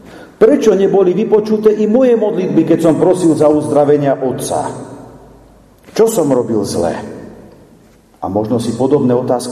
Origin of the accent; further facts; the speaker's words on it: eastern Slovakia, Slovakia; Bol som minule doma na východe, kde žije môj rovesník a spolužiak.